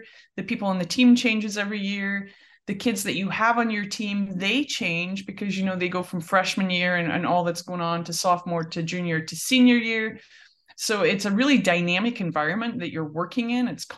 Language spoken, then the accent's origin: English; Scotland, United Kingdom; all the way at the beginning puts me back in a farm in Scotland. And growing up in Scotland, you know, everyone's got a set of golf clubs.